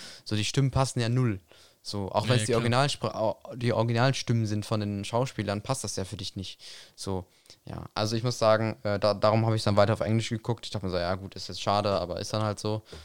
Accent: Netherlands; ich bin ja auch Holländer, Niederländer, wie man es nennen möchte

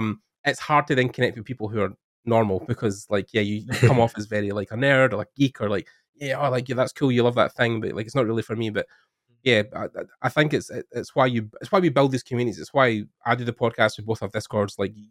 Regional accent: Scotland, United Kingdom; Growing up in Scotland, it's the same with me here.

